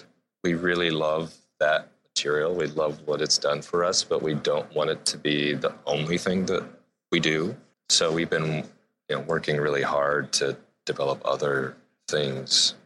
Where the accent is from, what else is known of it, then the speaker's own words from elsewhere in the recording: Ohio, United States; now in Seattle, United States; And for me, growing up in Ohio, and Jonathan grew up in Ohio as well, so we didn't have mountains and water, really. So when we came out here to Seattle, we just kind of were blown away by the natural beauty that's here.